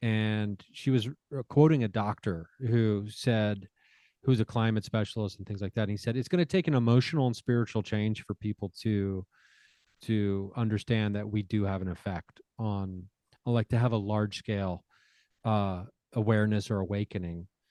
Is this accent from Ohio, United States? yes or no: yes; Ohio, United States; what's happening in my home state of Ohio right now with the water supply